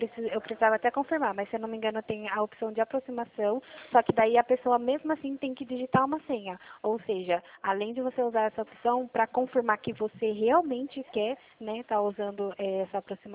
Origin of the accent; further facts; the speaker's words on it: Jundiaí, São Paulo, Brazil; eu sou aqui de Jundiaí.